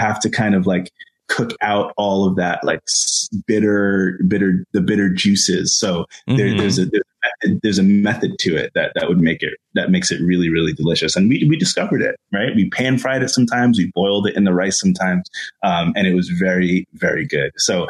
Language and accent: English; Jersey City, New Jersey, United States; And Jersey City, New Jersey is my hometown.